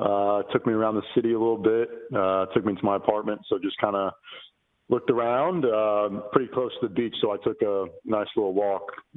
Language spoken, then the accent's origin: English; United States; as an American kid, growing up in America, your dream is always to play in the NBA.